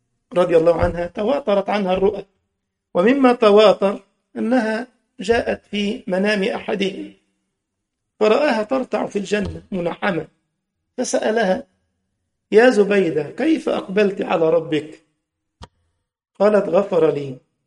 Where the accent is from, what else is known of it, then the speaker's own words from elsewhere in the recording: Upper Egypt, Egypt; بنسموه عندنا في الصعيد التحطيط.